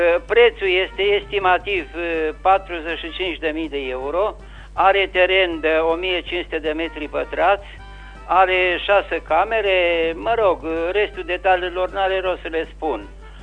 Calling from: Lugoj, Timiș County, Romania; sunt româna, sunt de la Lugoj

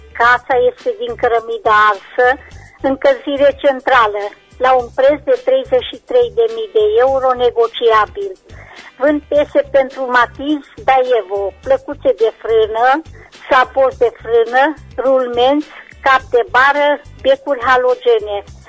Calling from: Reșița, Caraș-Severin, Romania; din Reșița

